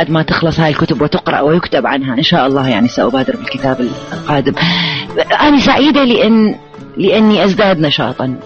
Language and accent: Arabic; Iraq; now in Cairo, Egypt; منذ أن كانت ممنوعة عندنا في العراق